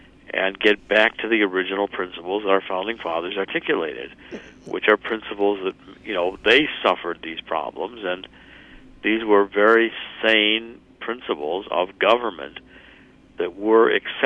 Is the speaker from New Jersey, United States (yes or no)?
yes; New Jersey, United States; It's a disgrace to see Menendez, and I'm from New Jersey, to see Menendez